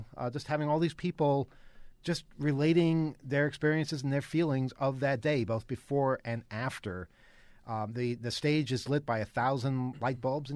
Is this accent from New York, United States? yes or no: yes; New York, United States; And we're not, you know, we're from New York. We don't care.